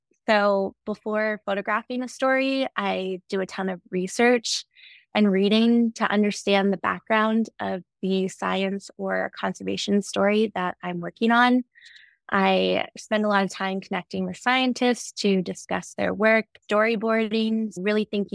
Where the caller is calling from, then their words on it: Ottawa, Ontario, Canada; I'm calling in from Ottawa, Ontario.